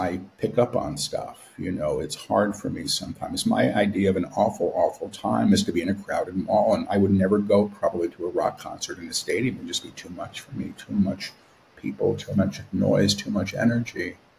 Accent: New York City, New York, United States; I was raised an atheist. You know, that's how I was raised in New York City.

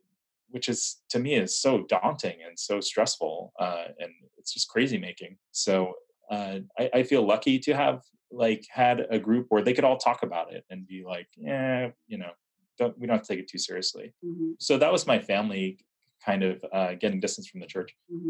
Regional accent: Tarrytown, New York, United States; Well, you know, I have to say that myself growing up in Tarrytown

